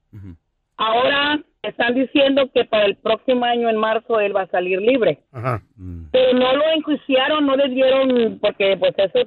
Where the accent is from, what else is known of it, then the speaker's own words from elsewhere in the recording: Mexico; Yo soy mexicana y mis hijos nacieron aquí.